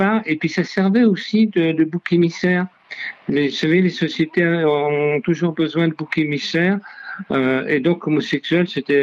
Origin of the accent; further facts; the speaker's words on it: Lyon, Auvergne-Rhône-Alpes, France; je suis lyonnais, je vous parle de Lyon. Et à Lyon, j'ai été raflé je ne sais pas combien de fois.